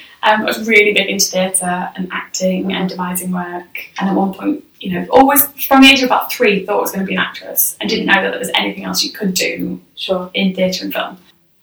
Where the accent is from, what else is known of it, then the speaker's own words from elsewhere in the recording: Leeds, Yorkshire and the Humber, United Kingdom; I'm from Leeds, went to a comprehensive